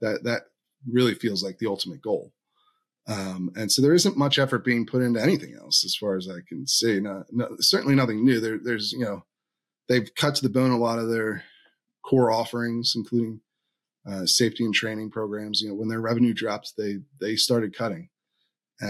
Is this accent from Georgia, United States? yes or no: no; Pennsylvania, United States; My home state of Pennsylvania, I've heard several people say that their local clubs have stopped requiring NRA membership.